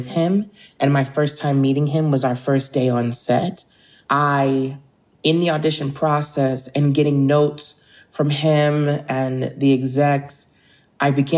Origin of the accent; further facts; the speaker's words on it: Philadelphia, Pennsylvania, United States; And as me, of someone who born and raised in Philadelphia, I went to private schools and I was a quota, and I would get bused to the suburbs of Philadelphia